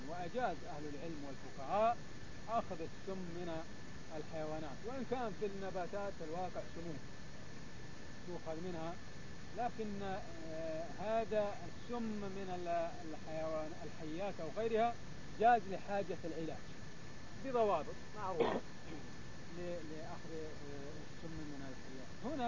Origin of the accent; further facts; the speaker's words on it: Al-Ahsa, Eastern Province, Saudi Arabia; يسمونه عندنا في الأحساء واوي